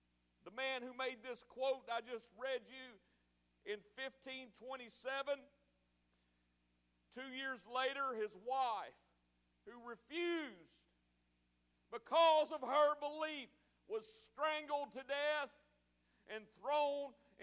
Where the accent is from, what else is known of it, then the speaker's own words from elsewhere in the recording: Tennessee, United States; I'm a Tennessee hillbilly. Sorry if you're all you Kentucky folks here. But I'm from East Tennessee, and I was in a little country church